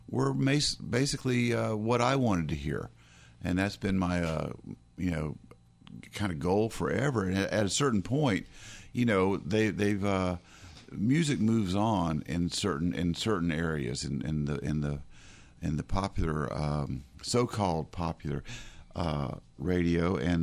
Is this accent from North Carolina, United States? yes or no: yes; Durham, North Carolina, United States; then growing up in North Carolina, in Durham, we had an awful lot